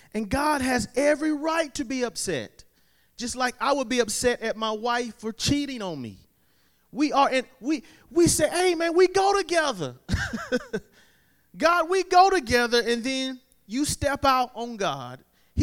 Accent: Fair Forest, South Carolina, United States; I'm from Fair Forest, South Carolina.

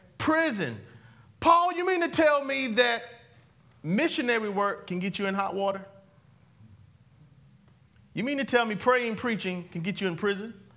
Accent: Fairfax, South Carolina, United States; I'm from Fairfax, South Carolina. It's hard to do because we talk slow.

